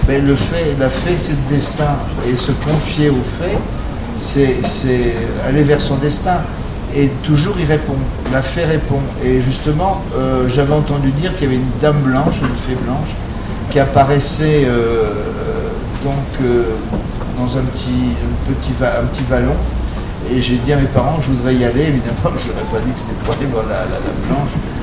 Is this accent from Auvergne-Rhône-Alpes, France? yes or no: no; Grand Est, France; born there; Je suis né dans les Ardennes, et les Ardennes, c'est vrai que c'est une immense forêt et qui est pleine de légendes.